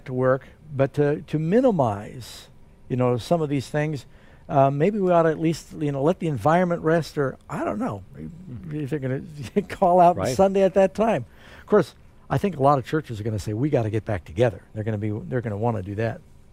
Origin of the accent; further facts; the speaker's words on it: Deep South, United States; I had basically gone back in time more than 50 years when I was young growing up in the Deep South.